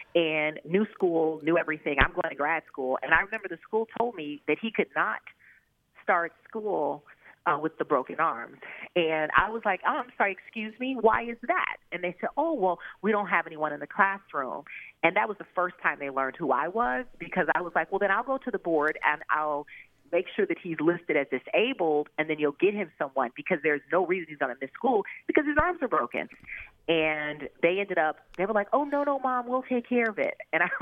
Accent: Chicago, Illinois, United States; moved away as an adult; now in Los Angeles, United States; We are not from Los Angeles originally. We're from Chicago, but we moved there in 2010.

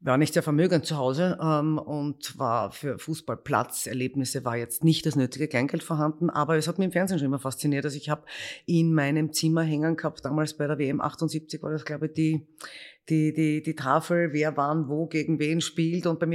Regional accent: Vienna, Austria; Ich bin Wienerin.

